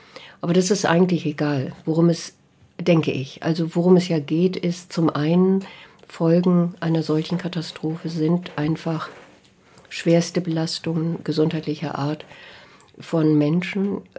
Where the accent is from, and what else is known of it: Germany